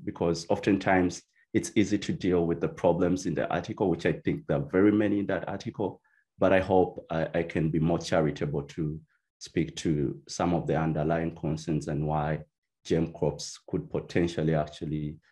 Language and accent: English; Uganda; You know very well that I'm from Uganda.